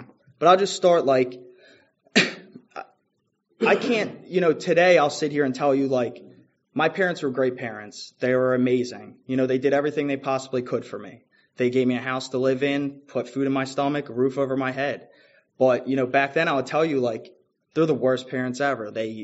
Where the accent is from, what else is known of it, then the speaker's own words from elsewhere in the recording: Philadelphia, Pennsylvania, United States; I grew up in Roxborough, Manayunk area. And, I was 8 years old. I'm living in my great-grandparents' house.